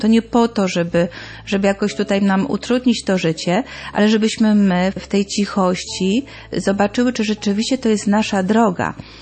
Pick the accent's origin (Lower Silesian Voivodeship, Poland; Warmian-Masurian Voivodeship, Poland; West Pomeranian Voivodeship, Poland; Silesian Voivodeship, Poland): West Pomeranian Voivodeship, Poland; Szczecin; ja pochodzę ze Szczecina